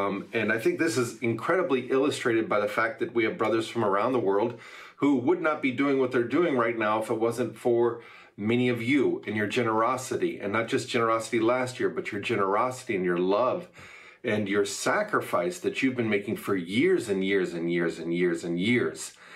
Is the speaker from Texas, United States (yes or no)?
no; Kansas, United States; for those who don't know me, and I'm from Kansas.